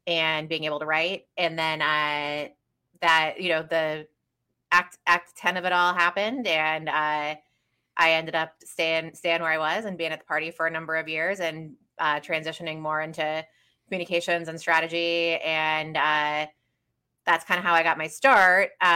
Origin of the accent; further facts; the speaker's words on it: Florida, United States; I worked in local government in the city I grew up in Florida. Decided I wanted to be a lawyer, moved to Wisconsin to go to UW